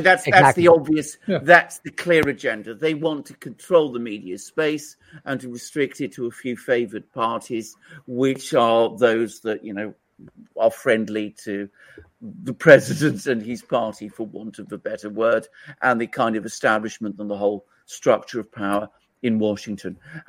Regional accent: Greece; now in United Kingdom; I live in Britain, I come from Greece, I've traveled to New York, I knew New York quite well

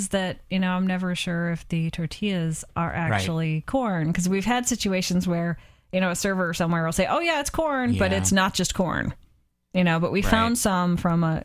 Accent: Midwest, United States; we grew up in the Midwest, not far from Chicago, where everything's breaded and fried

